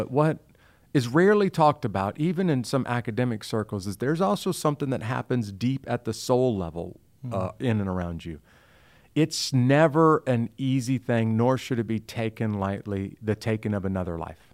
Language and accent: English; Midwest, United States; but I grew up in the Midwest. Our family didn't own a farm, and the little small farming community I come from, if you don't have a farm, there's not much of a future after high school.